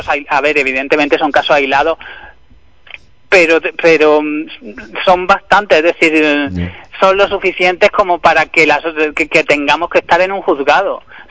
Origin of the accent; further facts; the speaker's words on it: Huércal-Overa, Andalusia, Spain; Del mundo rural. El mundo rural de Huerca Lovera, nos dedicamos a la agricultura.